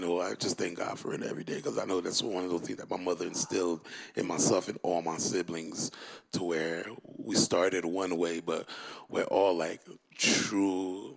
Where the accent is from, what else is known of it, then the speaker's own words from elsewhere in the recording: Brooklyn, New York, United States; And we grew up in, like, I grew up in Brooklyn. So it was in 80s Brooklyn, where it was really dangerous and things of that nature.